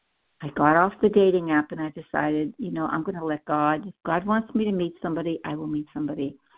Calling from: Ohio, United States

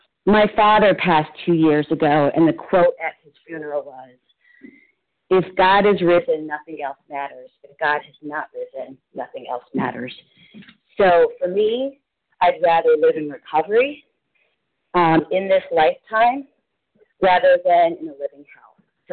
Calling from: Philadelphia, Pennsylvania, United States; grateful, recovered, compulsive overeater in Philadelphia, Pennsylvania.

